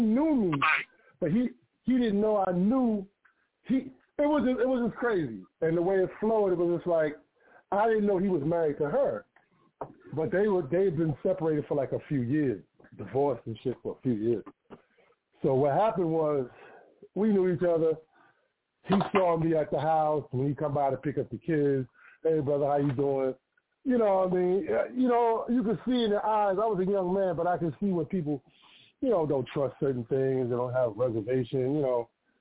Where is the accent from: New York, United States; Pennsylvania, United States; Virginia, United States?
New York, United States; Mount Vernon; Now, he's from Brooklyn, and I'm from Mount Vernon.